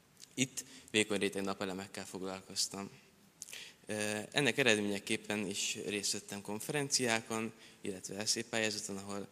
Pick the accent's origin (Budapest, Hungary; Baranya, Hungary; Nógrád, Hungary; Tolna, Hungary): Tolna, Hungary; Ozora; also born or lived in Pincehely; 1993-ban születtem egy kis faluban, Pincehelyen. Ezután egy másik kis faluba, Ozorára költöztünk, ahol itt jártam általános iskolába, és itt nőttem fel.